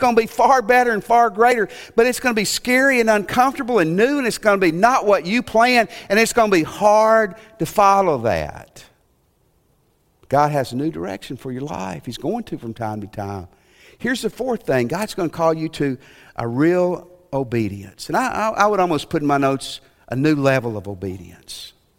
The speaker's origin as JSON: {"language": "English", "region": "Tennessee", "country": "United States", "tie": "born or raised there", "said": "I grew up in Tennessee, and even for me in Tennessee, that'd be odd."}